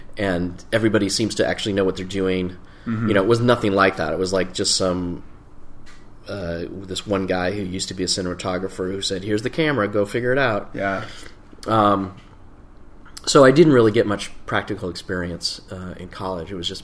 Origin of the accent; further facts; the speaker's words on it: Morton, Illinois, United States; also born or lived in Kansas City; Grew up in a little town from like age five on. Grew up in a little town in Peoria called Morton, Illinois.